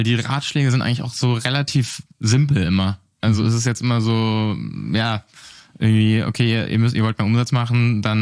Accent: Southern Germany, Germany; Ich komme aus Süddeutschland, wiegs am Rand, ein kleines Dorf, 400 Einwohner und bin da halt da aufgewachsen

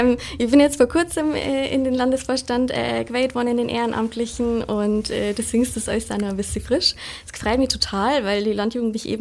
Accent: Antolling, Bavaria, Germany; Also ich komme aus Antolling. Das ist ein Dorf in der Richtung von Rosenheim, aber gerade nur so im Landkreis Ebersberg hinter Glonn.

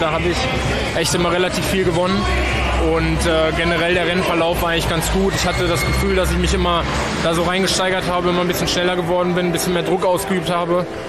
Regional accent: Hannover, Lower Saxony, Germany; Ich komme aus der Ecke von Hannover, wohne jetzt da.

